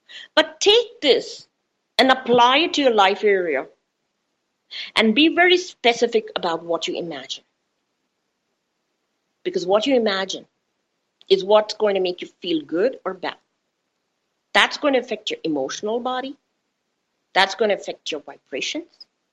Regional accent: Las Vegas, Nevada, United States; And remember, I come from Vegas, so there's a lot in Vegas that's going to make us feel good, right?

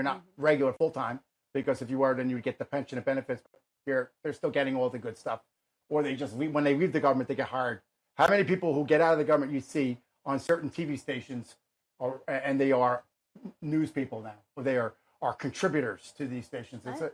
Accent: United States; it is disheartening to me as an American, as a taxpayer, a voter, or whatever.

